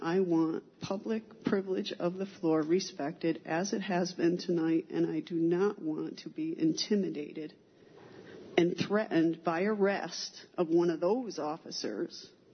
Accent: Dryden, New York, United States; I hail from Dryden.

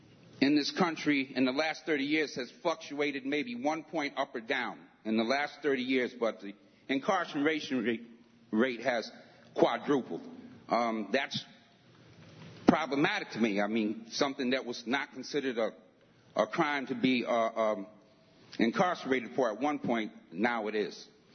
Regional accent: Ithaca, New York, United States; I'm from Ithaca.

